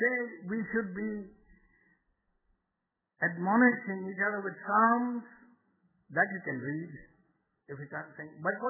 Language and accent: English; United Kingdom; I come from British, so I can't help it.